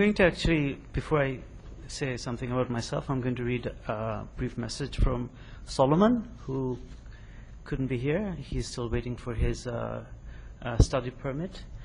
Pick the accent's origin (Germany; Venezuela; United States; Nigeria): Nigeria; I'm from Nigeria, of course.